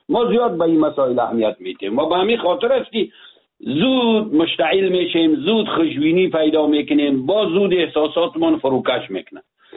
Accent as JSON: {"language": "Persian", "country": "Afghanistan", "said": "ما افغان هستیم"}